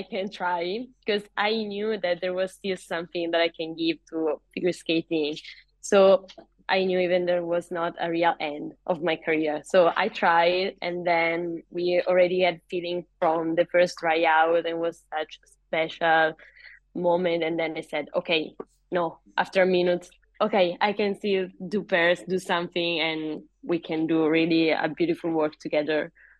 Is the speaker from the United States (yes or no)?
no; Italy; it's quite strange because we are both from Italy